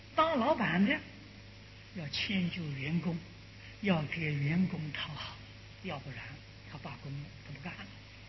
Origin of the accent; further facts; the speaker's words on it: Fujian, China; 我在小时候，我的童年在福建，我住在建国，住了六，我的小学在建国店。